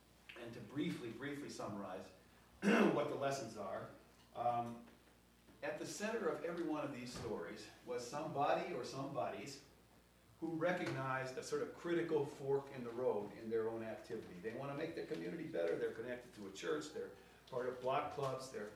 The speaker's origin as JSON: {"language": "English", "town": "Chicago", "region": "Illinois", "country": "United States", "said": "I'm from Chicago. Home of the White Sox."}